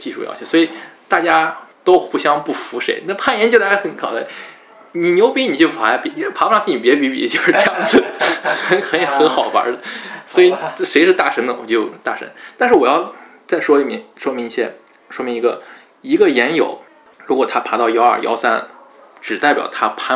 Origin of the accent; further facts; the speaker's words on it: Lanzhou, Gansu, China; 这人来自各个地方，我来自兰州